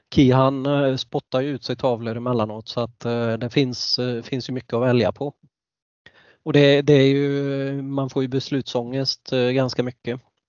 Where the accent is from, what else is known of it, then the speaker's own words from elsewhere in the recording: Borås, Västra Götaland County, Sweden; Jag är ju från Boråstrakten från början, så att jag stannade ju till där emellanåt